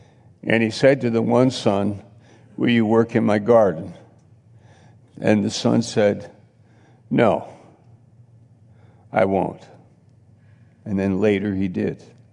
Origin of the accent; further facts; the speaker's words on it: New York, United States; I'm an American. Can I tell you a story? They go, oh, yeah, where are you from? New York.